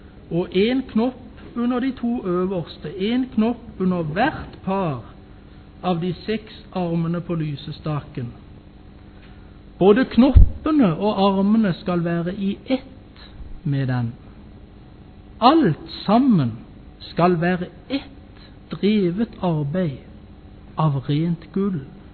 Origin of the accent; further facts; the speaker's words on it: Konsmo, Agder, Norway; Men hjemme i Konsmo så gjenger vi inn i kjorka fra vest imot øst.